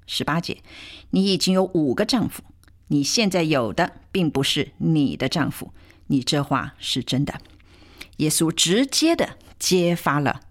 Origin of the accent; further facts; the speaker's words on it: China; 对我们中国人来讲，这的确也是一个信耶稣明白救恩的一个阻碍